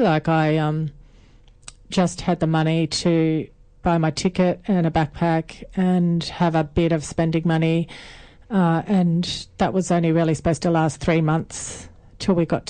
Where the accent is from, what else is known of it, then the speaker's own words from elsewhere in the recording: Katoomba, New South Wales, Australia; also born or lived in Sydney; so when I was in about grade five, we moved from Sydney, Western Sydney, up to Katoomba.